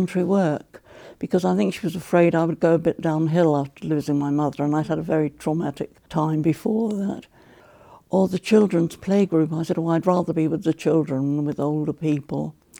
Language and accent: English; Highgate, London, United Kingdom; born there; I was born in St John's Way at Highgate on the 4th of August 1920